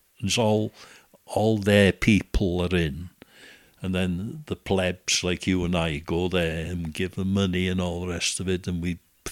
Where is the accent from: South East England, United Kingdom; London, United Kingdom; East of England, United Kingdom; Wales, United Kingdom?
Wales, United Kingdom; Bangor; And I was brought up in Bangor